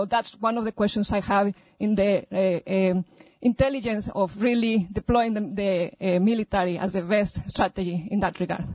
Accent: Mexico; I'm from Mexico

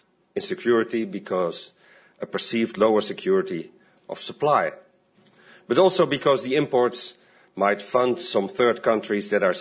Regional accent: Netherlands; English is a second language; during the World Gas Conference in the capital of my home country, in Amsterdam.

